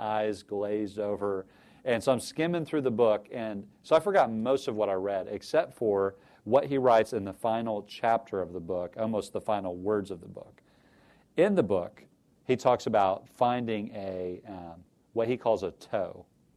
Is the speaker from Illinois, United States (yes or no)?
yes; Illinois, United States; and I'm from Central Illinois. It was 20 miles to the nearest shopping mall, 20 miles of interstate framed by corn and soybean fields all the way. I lived out in the middle of the country.